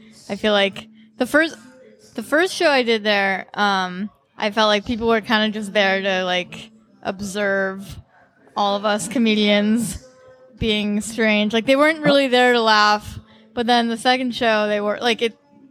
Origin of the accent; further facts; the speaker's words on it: Arroyo Grande, California, United States; now in New York City, United States; Arroyo Grande, California. It's like on the Central Coast. Kind of like a mix between hick town and beach town a little bit.